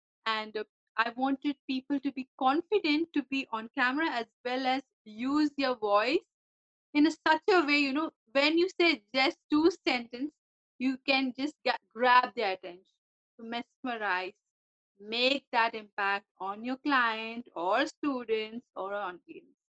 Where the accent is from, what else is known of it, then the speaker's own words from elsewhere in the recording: India; now in Dubai, United Arab Emirates; I am from India, but currently I'm residing in UAE, Dubai.